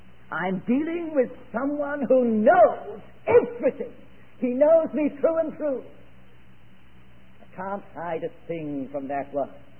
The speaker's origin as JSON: {"language": "English", "region": "England", "country": "United Kingdom", "tie": "born there", "also_born_or_lived": "South America / West Indies", "said": "I was born in England, even though I've lived in South America and the West Indies for so long."}